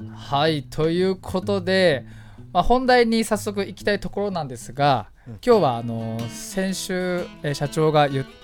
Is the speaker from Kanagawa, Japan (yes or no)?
yes; Fujisawa, Kanagawa, Japan; 藤沢出身の俳優タレントとして活動する私